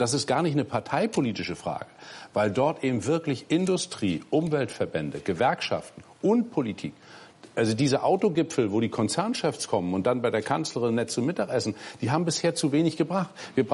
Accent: Mecklenburg-Vorpommern, Germany; ich komme aus Vorpommern, auch eine nicht ganz leichte Region.

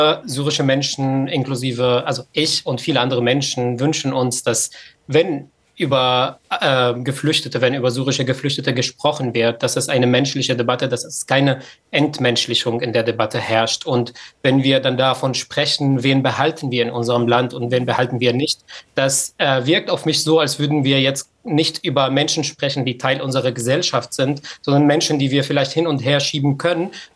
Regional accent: Salamiyah, Hama Governorate, Syria; meine Stadt getroffen haben, meine Heimatstadt Salamiyah in Hama.

